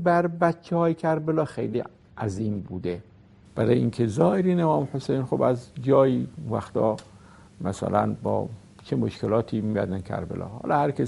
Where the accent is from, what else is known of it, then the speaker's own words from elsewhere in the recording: Karbala Governorate, Iraq; خب طبیعتاً ما در اینجا بزرگ شدیم، یه مقدارم که دست راست و دست چپ تشخیص دادیم، دیگه حرم رفتیم، این حرم اون حرم بین الحرمین، بچگیمون در اینجا بود